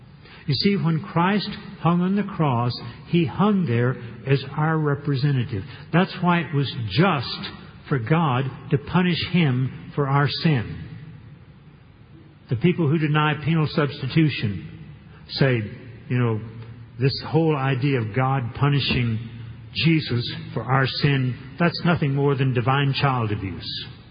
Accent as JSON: {"language": "English", "region": "Texas", "country": "United States", "tie": "born or raised there", "said": "When I was a small boy growing up in East Texas during the Depression years, and yes, I'm old enough to have been a small boy during the 1930s"}